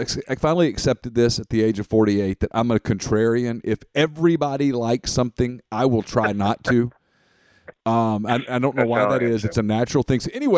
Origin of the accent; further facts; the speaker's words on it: Louisiana, United States; I grew up in Louisiana.